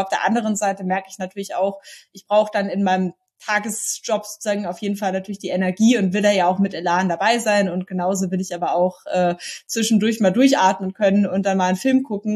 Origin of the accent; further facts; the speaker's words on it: Bavaria, Germany; weil ich bin in der Nähe von München halt geboren und aufgewachsen. Das heißt, es ist ein bisschen hier so meine Hood. Ich kenne so München von Kindheit an.